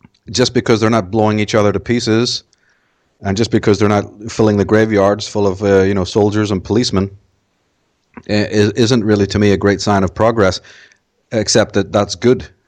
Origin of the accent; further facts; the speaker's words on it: Belfast, Northern Ireland, United Kingdom; because I grew up in Ireland, or in Belfast during the days when it was very, very violent there.